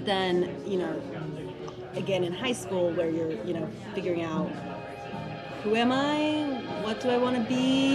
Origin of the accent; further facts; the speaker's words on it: Albuquerque, New Mexico, United States; now in Portland, United States; I did not. I'm from Albuquerque, New Mexico.